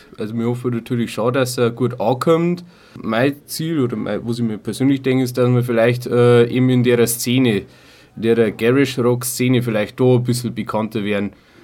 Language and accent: German; Osterhofen, Bavaria, Germany; wir kommen aus dem Raum Osterhofen.